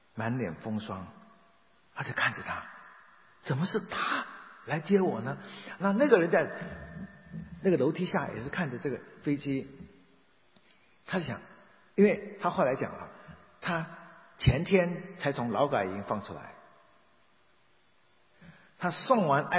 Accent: China; now in United States

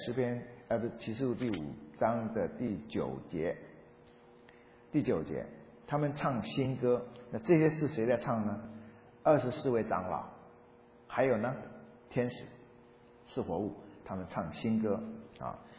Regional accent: China; 我们中国人的剧里面包青天黑脸

